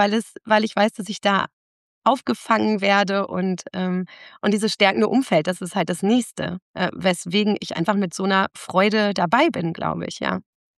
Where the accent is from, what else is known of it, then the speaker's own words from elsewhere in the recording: North Rhine-Westphalia, Germany; ich komme ja aus der Nähe von Bielefeld, aus Ostwestfalen, so einem ganz kleinen Ort.